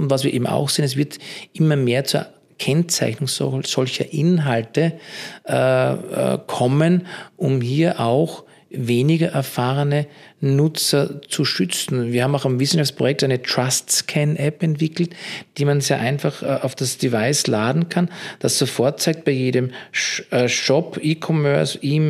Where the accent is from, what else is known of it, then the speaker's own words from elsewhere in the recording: Austria; ich bin Österreicher